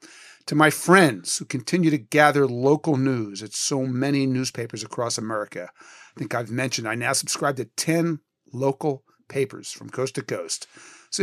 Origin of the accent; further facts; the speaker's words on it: Philadelphia, Pennsylvania, United States; Also gave to Phil Abundance, which supports food banks in my hometown of Philadelphia.